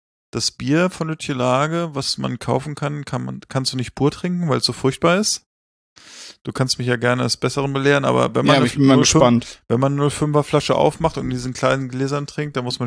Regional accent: Kleinburgwedel, Lower Saxony, Germany; in den Ort erinnern, wo ich herkomme sozusagen, aus Kleinburg-Wedel heißt der Ort, wo ich aufgewachsen bin.

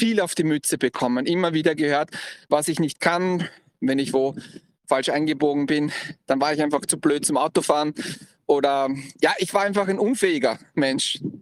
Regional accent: Vienna, Austria; born there; Ich bin ja ein geborener Wiener und ich habe Wien besucht.

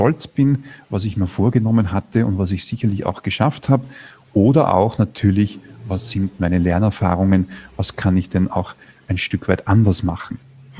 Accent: Austria; Bei uns in Österreich sind die Elefanten ausgebrochen als Abstandshalter.

